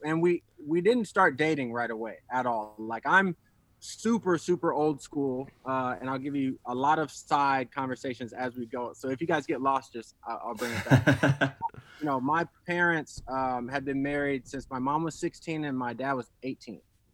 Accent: Rialto, California, United States; also born or lived in Las Vegas; So I grew up in Rialto, California. I went to go play football at NLB in Las Vegas. So I lived in Vegas for 12 years.

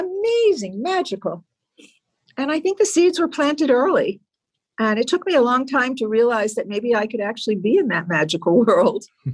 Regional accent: New Jersey, United States; I found at a young age, I grew up in New Jersey, and my parents loved musical theater

